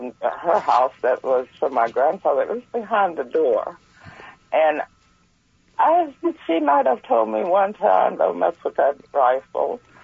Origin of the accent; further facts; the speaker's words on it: Arkansas, United States; born there; I was born in Arkansas the early part of 1900.